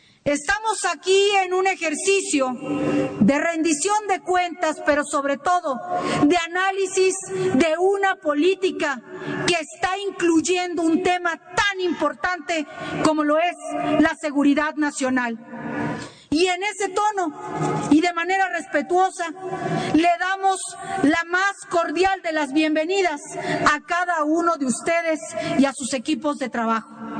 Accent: Mexico; somos mexicanas y somos mexicanos que queremos un México en paz.

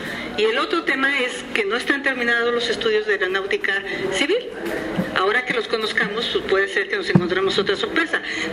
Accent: Hidalgo, Mexico; Yo soy hidalguense, soy originaria del Valle del Mezquital y sé lo que es no tener agua en mi región.

